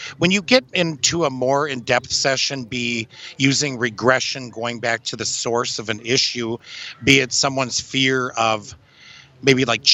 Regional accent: Wisconsin, United States; I'm from Wisconsin, originally.

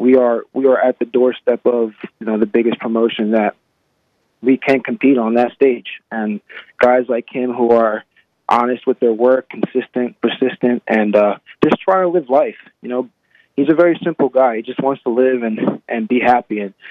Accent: Millville, New Jersey, United States; now in Cherry Hill, United States; as you know … I'm from Millville, New Jersey. I live in Cherry Hill, New Jersey

